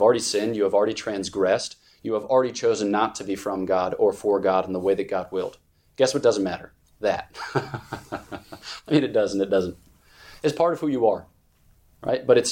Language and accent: English; Philadelphia, Pennsylvania, United States; So, like, I'm from Philadelphia. I talk fast, and I talk a little mean.